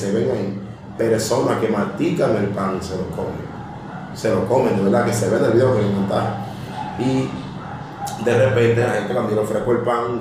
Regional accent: Dominican Republic; Yo soy de aquí dominicano, el aguacate le dicen aguacate.

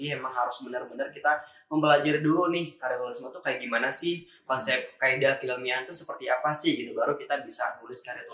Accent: Tangerang, Banten, Indonesia; Saya mahasiswa teknik kimia angkatan 2019. Dan saya berasal dari Tangerang.

